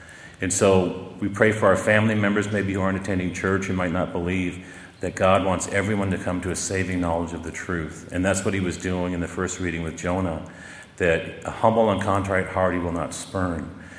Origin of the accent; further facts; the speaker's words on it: Richland, Washington, United States; I used to think Seattle was a big city because I'm from Richland, you know, eastern Washington.